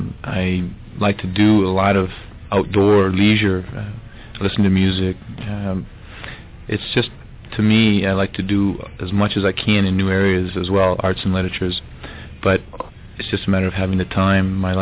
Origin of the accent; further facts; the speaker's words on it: Williams Lake, British Columbia, Canada; I'm from Williams Lake, British Columbia.